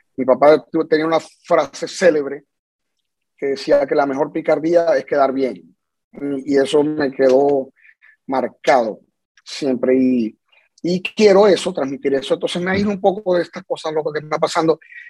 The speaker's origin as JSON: {"language": "Spanish", "country": "Venezuela", "moved": "yes", "lives_now": "United States", "said": "No, si quiero, muero por ir a mi tierra, primero a visitar a los míos."}